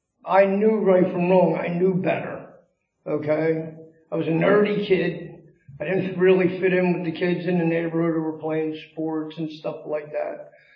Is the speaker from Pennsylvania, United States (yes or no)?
yes; Philadelphia, Pennsylvania, United States; Anyway, like the gentleman said, I'm from South Philadelphia. I come from a beautiful family.